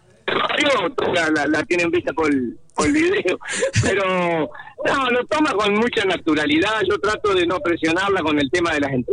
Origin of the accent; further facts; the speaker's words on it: Santa Fe, Argentina; now in Santa Rosa, Argentina; Yo soy santafesino, pero vivo en La Pampa, en la provincia de La Pampa, vivo en Santa Rosa.